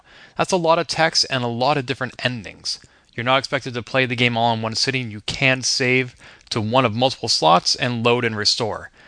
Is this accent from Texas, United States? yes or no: no; Boston, Massachusetts, United States; and then I was delighted to see you at PAX East in my hometown of Boston just a few weeks ago